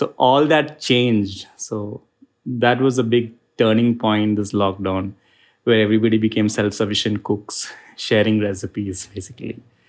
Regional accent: Kerala, India; now in Bangalore, India; And I'm originally from Kerala in India, but yeah, I currently reside in Koramangala in Bangalore.

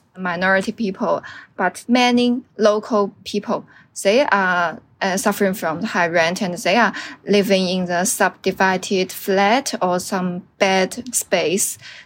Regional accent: Wuxi, Jiangsu, China; now in Hong Kong; If the pandemic is over, I will go back to my hometown Wuxi immediately, because I miss my parents, I miss my friends, my relatives so much.

